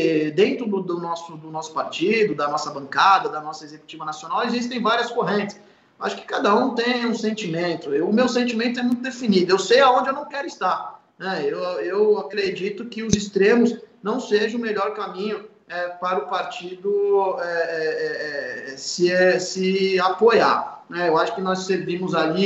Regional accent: São Paulo, Brazil; Eu, enquanto paulista, né, eu reconheço, fui governado, né, sou cidadão, fui governado pelo Geraldo

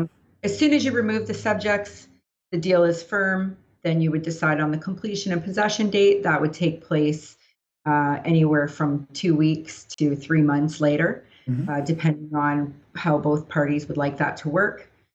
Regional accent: Ontario, Canada; Here in BC, it's a little bit different. I did my qualification in Toronto. I'm actually from Ontario.

